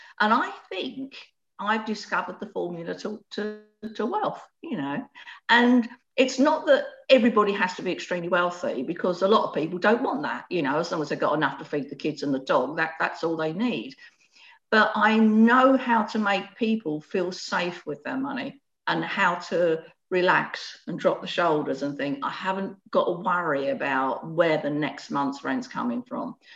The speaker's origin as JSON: {"language": "English", "region": "London", "country": "United Kingdom", "tie": "born there", "said": "So I was born in the East End of London in a two up, two down."}